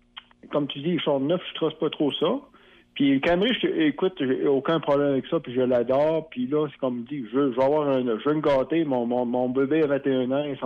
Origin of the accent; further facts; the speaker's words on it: the Maritimes, Canada; Moi, je viens des Maritimes